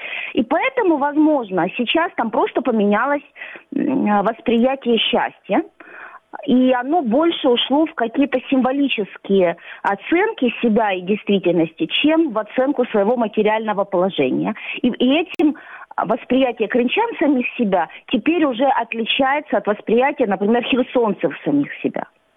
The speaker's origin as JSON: {"language": "Russian", "town": "Sukhumi", "region": "Abkhazia", "country": "Georgia", "said": "И когда я сама из Сухуми, и я знаю настроение там людей"}